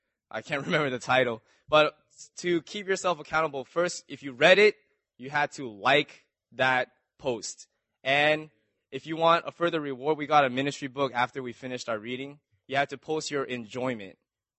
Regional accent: Vancouver, British Columbia, Canada; I'm from Vancouver, Canada.

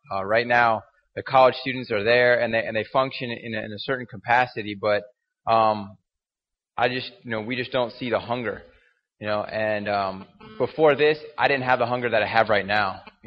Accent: Tampa, Florida, United States; Well, we're from Tampa, Florida, and we're at University of South Florida.

